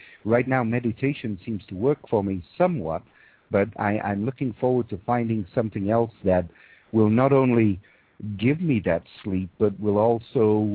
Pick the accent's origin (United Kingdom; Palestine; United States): United Kingdom; England; you know, I'm an Englishman